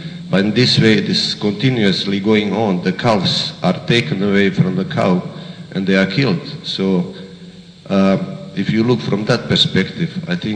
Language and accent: English; Netherlands; English is a second language; It happened that I live in, I'm coming from Holland.